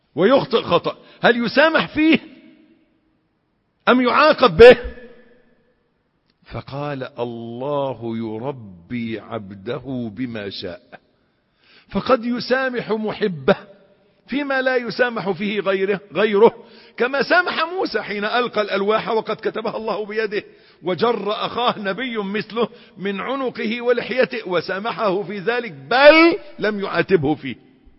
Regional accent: Egypt; عندنا في مصر

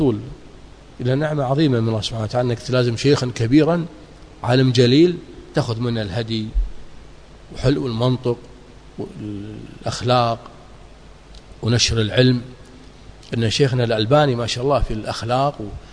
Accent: Kuwait; أنا طبعا هنا من الكويت

